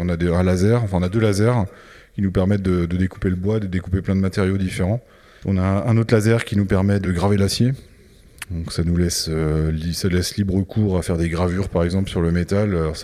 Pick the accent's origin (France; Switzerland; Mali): France; Château-Gontier, Pays de la Loire; born there; Je suis né à Château-Gontier. Donc c'est un territoire que je connais bien.